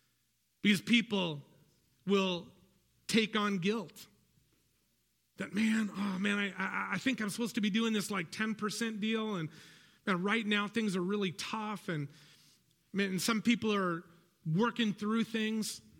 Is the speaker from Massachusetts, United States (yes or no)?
no; San Fernando Valley, California, United States; Listen, when I was a kid, growing up in the San Fernando Valley, I had to do chores.